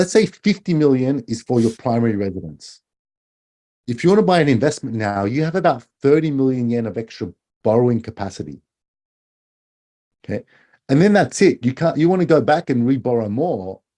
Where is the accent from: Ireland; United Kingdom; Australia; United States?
Australia; now in Japan; I'm Australian